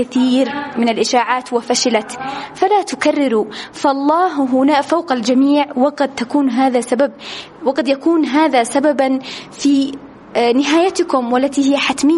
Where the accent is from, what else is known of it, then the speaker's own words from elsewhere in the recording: Yemen; رسالتنا نحن كشعب يمني